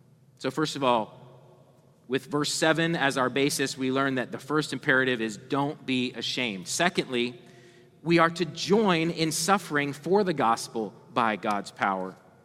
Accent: Pennsylvania, United States; But we are from Pennsylvania, central Pennsylvania, and so we care a lot about Penn State.

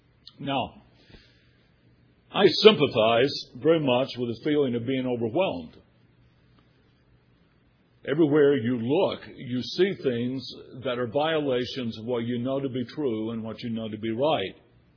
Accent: Winston-Salem, North Carolina, United States; I'm very thankful I was born in America. I'm very thankful for the childhood that I had. As I was thinking about how society has changed, I was remembering I grew up in Winston-Salem.

